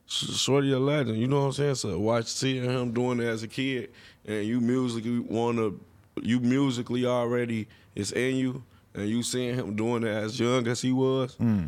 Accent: Kankakee, Illinois, United States; I'm from Kankakee. Okay. It's like 45 minutes, 30 minutes away from Chicago.

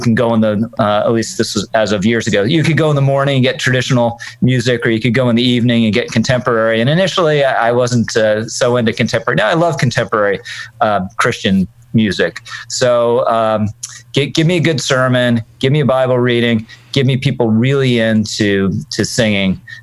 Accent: Virginia, United States; now in New York, United States; And then particularly when I moved to New York, I was originally from Virginia, going to Redeemer and listening to Tim Keller had a big influence on me.

